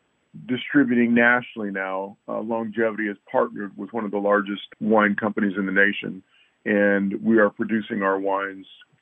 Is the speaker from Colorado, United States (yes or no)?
no; Inglewood, California, United States; I grew up in Inglewood, which is in Southern California. I went to college, Cal Poly Pomona.